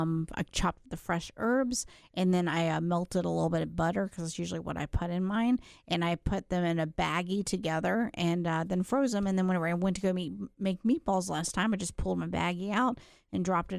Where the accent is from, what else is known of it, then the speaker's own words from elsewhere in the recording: the South, United States; Yeah, I did, but I'm from the South.